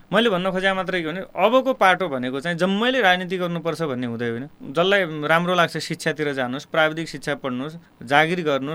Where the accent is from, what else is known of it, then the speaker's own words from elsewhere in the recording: Sirkot, Sudurpashchim Province, Nepal; बैतडी हो फेरि हाम्रो बैतडी सिरकोट हो